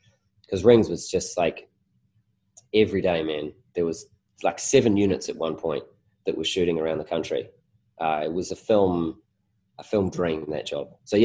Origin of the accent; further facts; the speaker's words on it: Sydney, New South Wales, Australia; I grew up in Sydney, Australia, with my brother